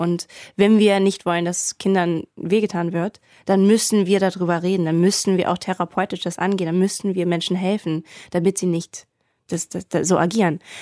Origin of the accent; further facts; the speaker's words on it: Germany; aber da reden wir als Deutsche vor allem sehr, sehr, sehr viel drüber.